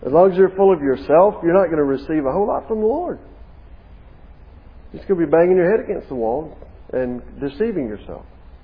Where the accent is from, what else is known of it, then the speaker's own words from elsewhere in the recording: Alabama, United States; yeah, I'm from Alabama, so I talk like people from Alabama, right?